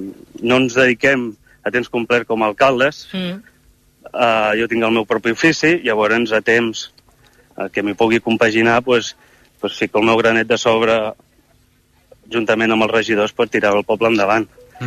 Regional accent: Riu de Cerdanya, Catalonia, Spain; jo sóc nascut de Riu i bueno, he criat també.

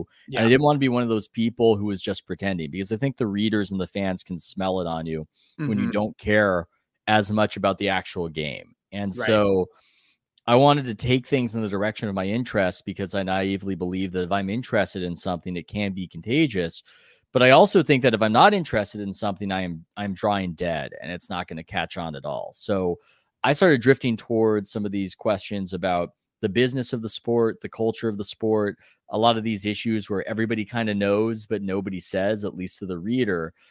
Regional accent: San Diego, California, United States; I'm from San Diego.

